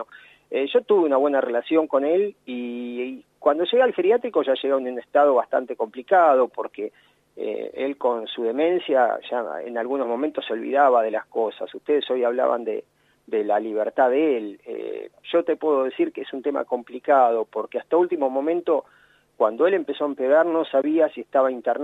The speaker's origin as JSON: {"language": "Spanish", "town": "Moreno", "region": "Buenos Aires Province", "country": "Argentina", "said": "No, yo soy de Moreno."}